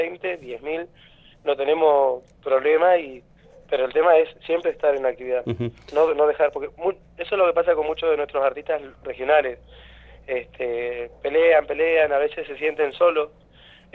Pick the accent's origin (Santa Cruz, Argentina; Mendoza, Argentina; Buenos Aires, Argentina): Santa Cruz, Argentina; El Calafate; Yo soy nacido y criado, bueno, acá en Calafate